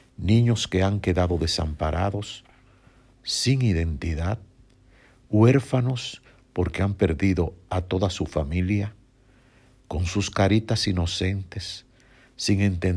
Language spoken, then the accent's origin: Spanish; Dominican Republic; moved away; lo que pasaría en mi país, República Dominicana, el día que un suceso de esta magnitud toque nuestras puertas.